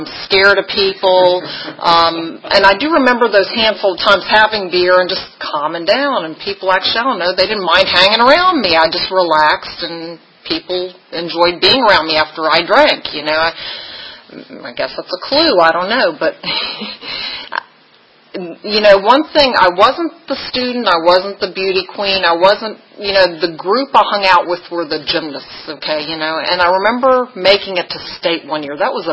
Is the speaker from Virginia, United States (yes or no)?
yes; Virginia, United States; I'm from Botetourt County. Does anybody know that area? It's really pretty. It's kind of like, it looks like this place, actually. It's near Roanoke, Virginia.